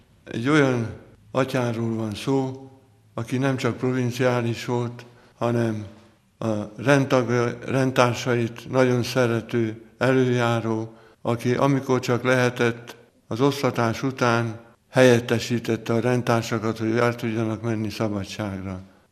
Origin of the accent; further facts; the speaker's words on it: Markaz, Heves, Hungary; nem szülőfalumban, hanem a nevelkedő falumban, Markazon